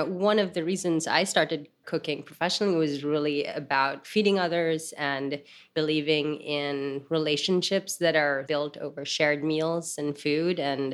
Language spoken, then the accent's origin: English; Manila, Metro Manila, Philippines; I mean, I grew up in Manila. I obviously grew up watching you on TV